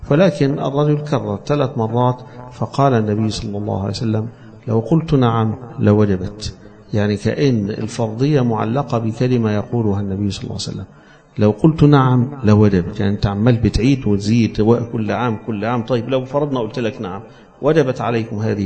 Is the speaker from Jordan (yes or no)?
no; Egypt; عندنا في مصر هنا ما فيش حاجة اسمها خمس